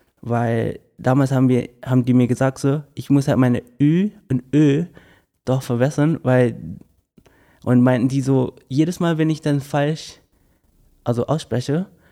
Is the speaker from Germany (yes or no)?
no; Johor Bahru, Johor, Malaysia; Ja, ich komme aus Johor Bahru und das ist zwar so eine riesige Stadt. Das kann man halt mit Berlin vergleichen, mit Frankfurt sogar vergleichen.